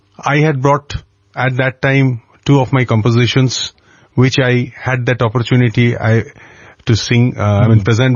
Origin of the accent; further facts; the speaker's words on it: Kolkata, West Bengal, India; Basically, you see, I am from Kolkata, and at that time I was a student of a school, class 11th.